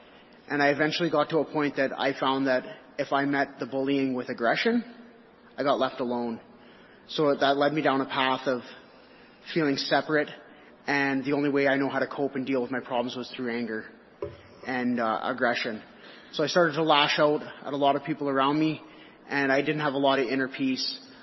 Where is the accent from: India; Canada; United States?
Canada; Fort St. John, British Columbia; I'm 36 years old. I was born and raised in Fort St. John, British Columbia.